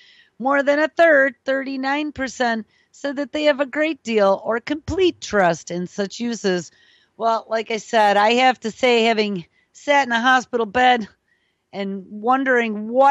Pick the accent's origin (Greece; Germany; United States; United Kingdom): United Kingdom; being British, I don't own such a thing in real life